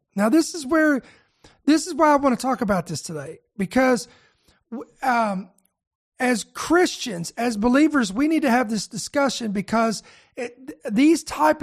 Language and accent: English; Indiana, United States; I was from Indiana and never heard of this location.